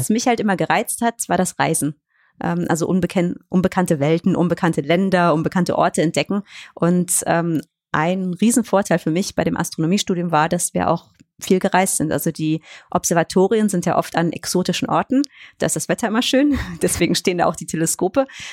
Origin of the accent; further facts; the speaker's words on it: Cologne, North Rhine-Westphalia, Germany; ich komme ja aus Köln